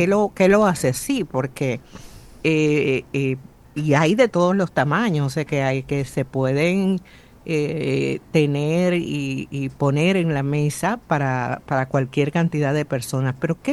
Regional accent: Dominican Republic; que nosotros como dominicanos hemos adoptado esta fiesta

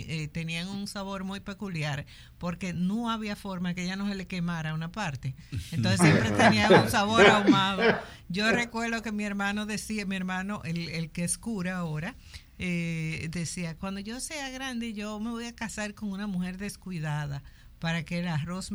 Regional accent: Los Mamelles, Venezuela; yo me crié en Los Mamelles

